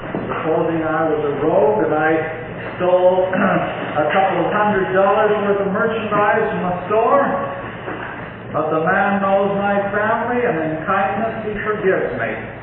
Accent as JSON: {"language": "English", "country": "Canada", "said": "Perhaps some of you know that I'm a Canadian citizen. And when I cross the border, I enter the United States as a visitor."}